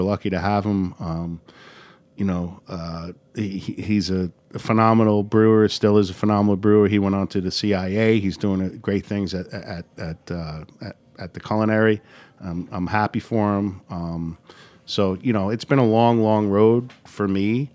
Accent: Bayside, New York, United States; Yeah, Bayside, Flushing. I grew up, I went to high school in Flushing.

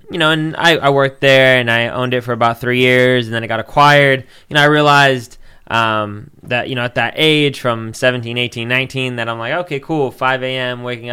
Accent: Sacramento, California, United States; I grew up in South Sacramento, so it's not too far from here.

